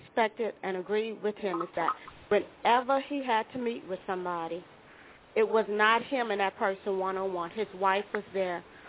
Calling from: Houston, Texas, United States; I'm calling from Houston, Texas.

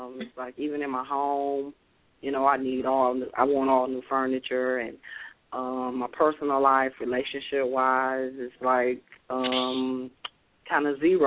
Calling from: Detroit, Michigan, United States; I'm calling from Detroit.

